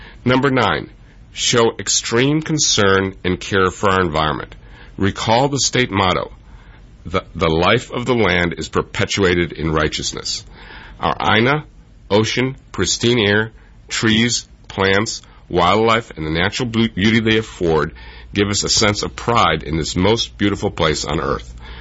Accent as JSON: {"language": "English", "town": "Ann Arbor", "region": "Michigan", "country": "United States", "tie": "born or raised there", "also_born_or_lived": "Israel", "said": "I grew up in Ann Arbor, Michigan, and in Israel, and I also speak Hebrew, German, and French."}